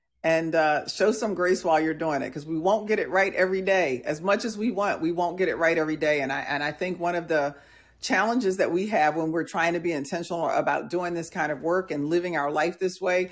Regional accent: New Jersey, United States; also born or lived in Milwaukee, Wisconsin; I would tell them I grew up in New Jersey and then Milwaukee.

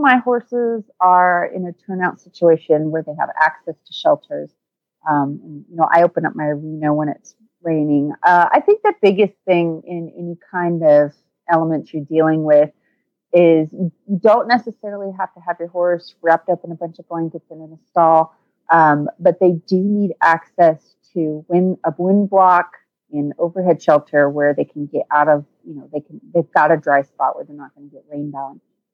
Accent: Kemp, Texas, United States; from Kemp, Texas

